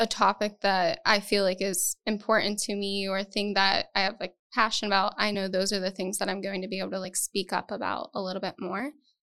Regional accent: Ohio, United States; I mean, I'm also from Appalachia, Eastern Ohio.

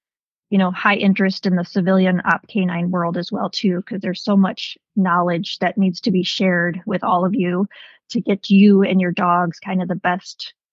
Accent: Illinois, United States; as soon as I grew up in Illinois, knew I wanted to be a vet.

